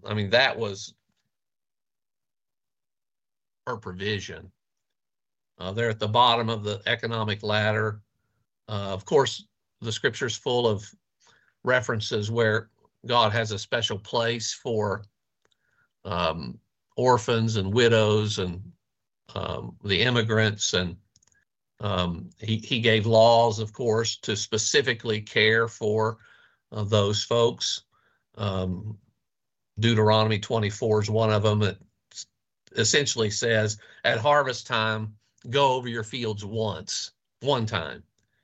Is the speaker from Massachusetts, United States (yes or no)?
no; West Virginia, United States; now in Arizona, United States; I grew up in West Virginia. My world was fairly small growing up.